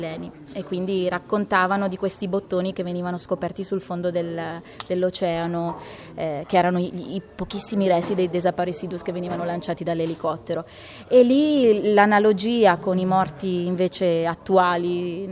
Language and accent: Italian; Auronzo di Cadore, Veneto, Italy; now in Treviso, Italy; Io sono originaria del Cadore, sì, di Auronzo di Cadore, però vivo a Treviso da qualche anno.